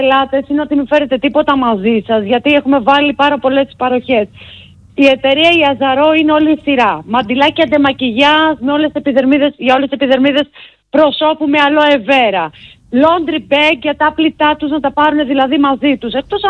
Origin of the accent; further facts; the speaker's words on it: Greece; also born or lived in Australia; επειδή εγώ γεννήθηκα στην Αυστραλία και μεγάλωσα στην Ελλάδα.